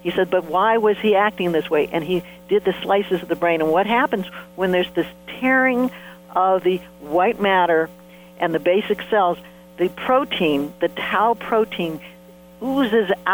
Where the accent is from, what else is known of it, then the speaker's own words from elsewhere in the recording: Ohio, United States; And I came from the Midwest where I went to Ohio State. I mean, Ohio, you eat, sleep, football.